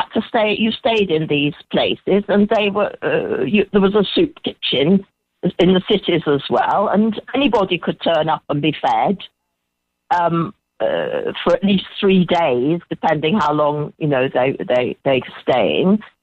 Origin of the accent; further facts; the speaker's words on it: England, United Kingdom; now in Turkey; I'm English